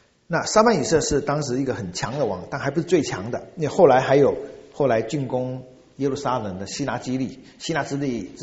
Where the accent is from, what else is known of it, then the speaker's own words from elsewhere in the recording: China; 那对我们中国人来讲